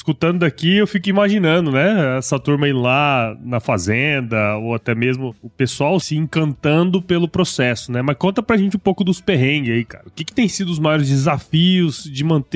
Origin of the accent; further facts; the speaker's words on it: Mato Grosso, Brazil; trabalhei aqui em Mato Grosso. Eu sou de Mato Grosso